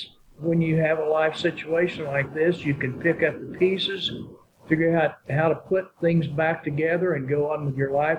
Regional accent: Arkansas, United States; I grew up in Arkansas. I went to school in Arkansas, went to medical school there, graduated in 1968.

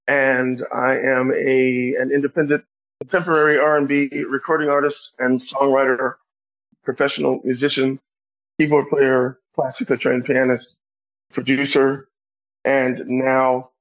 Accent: Pine Bluff, Arkansas, United States; born there; now in Louisville, United States; I was born in Arkansas, in Pine Bluff, Arkansas, and went to the Arkansas School for the Blind in Little Rock.

